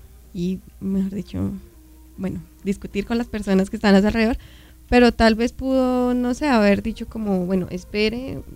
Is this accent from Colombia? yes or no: yes; Bogotá, Colombia